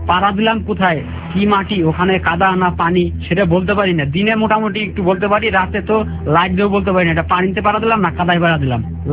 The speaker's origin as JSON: {"language": "Bangla", "country": "Bangladesh", "said": "কিন্তু আমি বাংলাদেশি বলে না, আমি ইন্ডিয়ান লোক হিসাবে সাত মাস রইলাম।"}